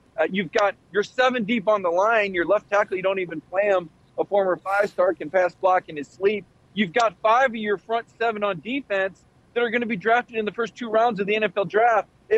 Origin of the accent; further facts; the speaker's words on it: Michigan, United States; hey, man, I grew up in Michigan, right? I'm hardcore. I can handle this.